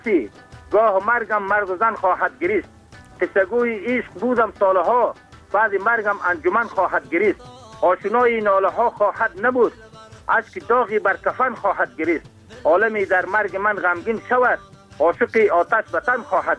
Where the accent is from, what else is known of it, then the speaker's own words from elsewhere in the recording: Afghanistan; first language ps; Persian is a second language; ما از افغانستان هستیم